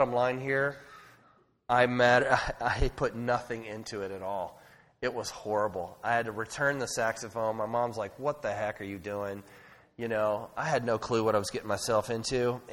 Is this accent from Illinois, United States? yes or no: no; Avalon, California, United States; I'm from Avalon, they're like, oh my gosh, you're from Avalon. Is that in L.A.? I'm like, no, it's on Catalina Island.